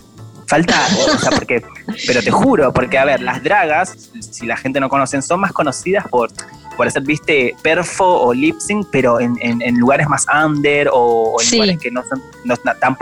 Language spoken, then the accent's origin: Spanish; Buenos Aires Province, Argentina; yo soy del Fuerte Apache, por si no saben, obviamente